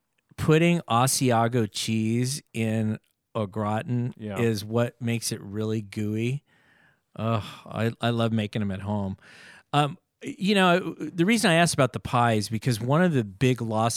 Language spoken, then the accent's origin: English; California, United States; You know, I grew up in the San Francisco Peninsula, and we had a Mimi's in Foster City.